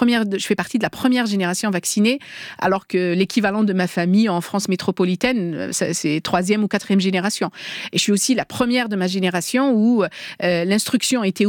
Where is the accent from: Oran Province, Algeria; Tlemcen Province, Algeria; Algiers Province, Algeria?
Algiers Province, Algeria; Algiers; Famille d'origine kabyle. Mais ouais. En fait, on a grandi à Alger, on est né à Alger. On a grandi à Alger d'un papa qui est né en Kabylie